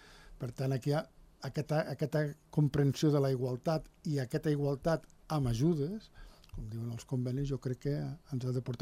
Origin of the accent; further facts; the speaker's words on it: Andorra; soc del planeta Terra, del país Andorra